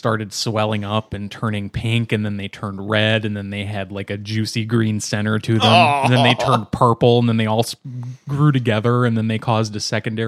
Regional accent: Scotland, United Kingdom; We're Scottish, so...

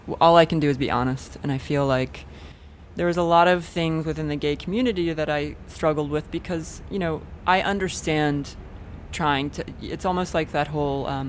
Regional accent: Palm Bay, Florida, United States; Palm Bay, Florida.

